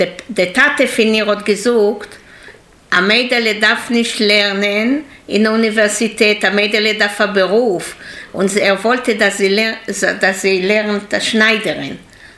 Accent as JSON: {"language": "German", "country": "Israel", "tie": "born or raised there", "second_language": "German", "moved": "as an adult", "lives_now": "Germany", "said": "Ich bin in Israel geboren, ganzes Leben war ich in Israel und dann habe ich meinen Mann getroffen in Israel und geheiratet, Chassene gehabt und nach Deutschland gekommen. Wir sind jetzt 37 Jahre bin ich in Deutschland."}